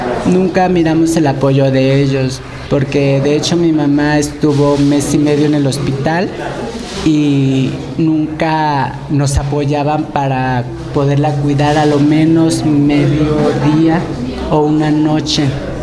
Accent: Jalcocotán, Nayarit, Mexico; Tengo 39 años, soy de Jalcocotán, Nayarit, a una hora de Tepic, Nayarit, y el puerto de San Blas me queda a una hora.

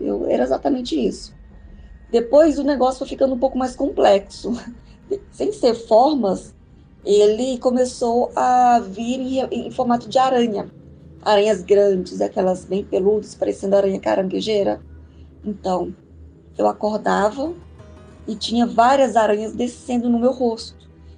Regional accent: Goiânia, Goiás, Brazil; sou de Goiânia.

